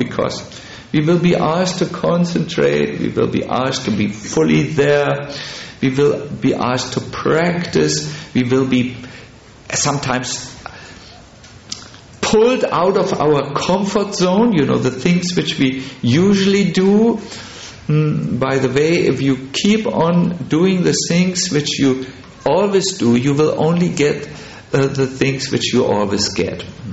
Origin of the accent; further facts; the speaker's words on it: Hamburg, Germany; English is a second language; moved away; when I was a young, wild boy in Germany. And I saw the devotees chanting in my hometown, Hamburg.